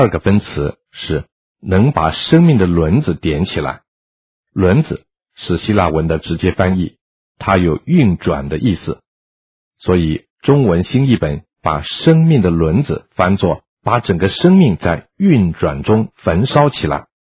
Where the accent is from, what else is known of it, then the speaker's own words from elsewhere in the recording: China; 我们中国人也说，星星之火可以燎原